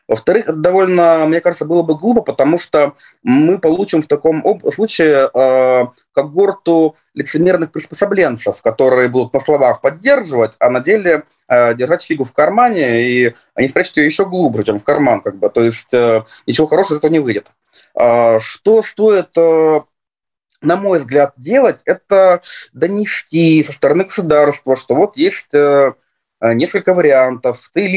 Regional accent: Saint Petersburg, Russia; Родился я в Ленинграде. Город, конечно же, совершенно удивительный. Я родился в нем, я живу в нем, я люблю его.

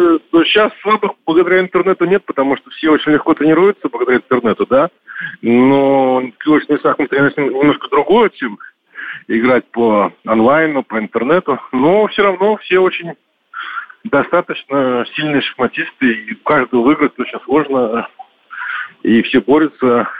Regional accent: Saint Petersburg, Russia; тем более, что я из Санкт-Петербурга, у нас холодно, противно, мерзко

